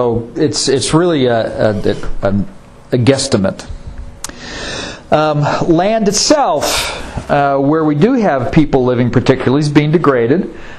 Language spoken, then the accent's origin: English; Chicago, Illinois, United States; now in Dallas, United States; Growing up in Chicago, in the city itself, my high school was 5 miles from my house. I took a bus every day.